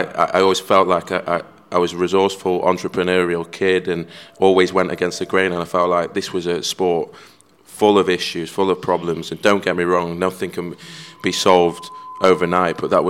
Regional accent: Manchester, North West England, United Kingdom; growing up in Manchester

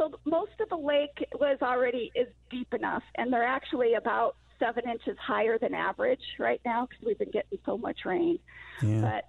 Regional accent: Colorado, United States; Well, since we're from Colorado, we're more fly fishermen on rivers.

